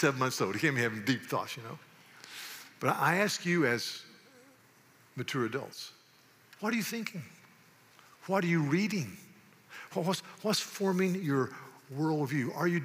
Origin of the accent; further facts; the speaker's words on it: the South, United States; Now, growing up in the South, I had a grandmama